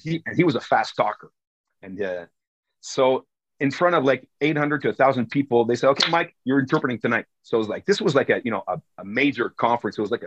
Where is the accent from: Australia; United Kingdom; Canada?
Canada; Toronto, Ontario; born there; I was born in Toronto. Okay. My parents are both French Canadians. My father had a business in Toronto for a few years. So I was born there.